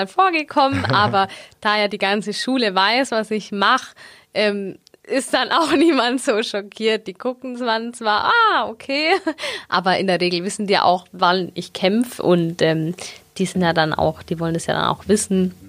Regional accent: Augsburg, Bavaria, Germany; Ja, ich bin gebürtige Augsburgerin. Ich bin auch irgendwie nie hier weggekommen

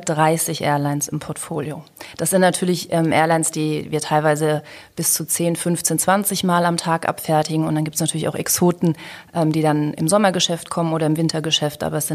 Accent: Düsseldorf, North Rhine-Westphalia, Germany; also born or lived in Hamburg; dass ich tatsächlich wohnhaft bin in Düsseldorf. Ich bin in Düsseldorf groß geworden und habe, als ich die Geschäftsführung jetzt der Holding in 2009 übernommen habe, auch sehr viele Jahre in Hamburg gewohnt und gelebt.

